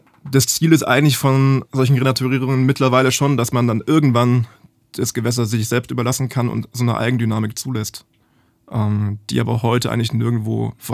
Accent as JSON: {"language": "German", "town": "Hildrizhausen", "region": "Baden-Württemberg", "country": "Germany", "said": "Also ich komme also aus dem Böblinger Sindelfingerraum."}